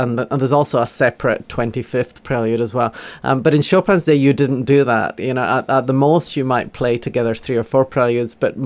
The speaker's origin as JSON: {"language": "English", "town": "Glasgow", "region": "Scotland", "country": "United Kingdom", "tie": "born there", "said": "I was born in Glasgow. That's where I've never really lost the accent"}